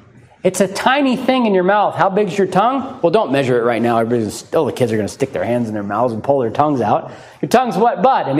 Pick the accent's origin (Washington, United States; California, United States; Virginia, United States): Washington, United States; Lynden; where I grew up in Linden, every year in the fair, they would have horses as part of the Northwest Washington Fair.